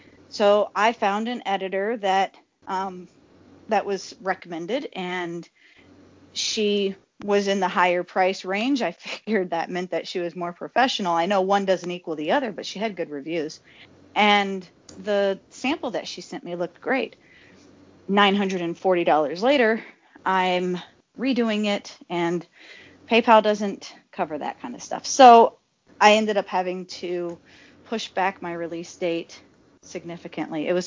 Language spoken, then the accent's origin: English; Chicago, Illinois, United States; accent: southern; also born or lived in Tennessee; Yeah, I was born in Tennessee, and when I was – just before I turned 4, we moved to Chicago. So I came to Chicago with a bunch of people with the crisp northern accents, and I'm saying, y'all – how y'all doing? Real thick southern accent.